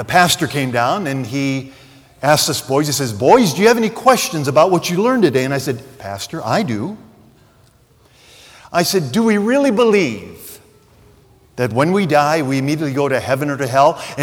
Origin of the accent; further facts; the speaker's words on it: Detroit, Michigan, United States; I was raised in a Missouri Synod Lutheran home. I grew up in Detroit, Michigan.